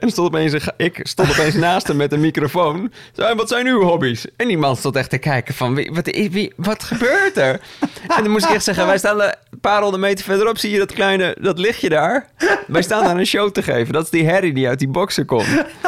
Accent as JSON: {"language": "Dutch", "town": "Leiden", "region": "South Holland", "country": "Netherlands", "said": "Ik kom uit Leiden."}